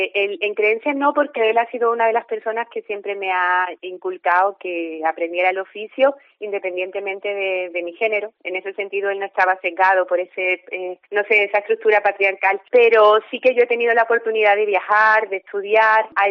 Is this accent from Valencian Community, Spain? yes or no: no; La Rambla, Andalusia, Spain; como digamos cogiendo el relevo de una tradición que en mi pueblo La Rambla se ha ido transmitiendo de generación en generación desde hace milenios.